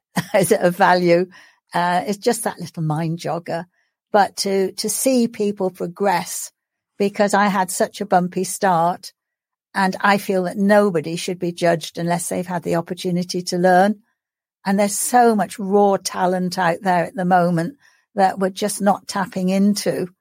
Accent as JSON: {"language": "English", "country": "India", "tie": "born there", "said": "Well, I was born in India, and for the first 7 years of my life, I had no formal education."}